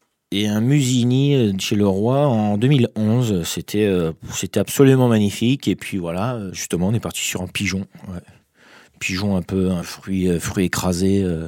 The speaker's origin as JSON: {"language": "French", "region": "Centre-Val de Loire", "country": "France", "said": "Chez moi en Touraine, moi j'ai une belle collection de Vouvray"}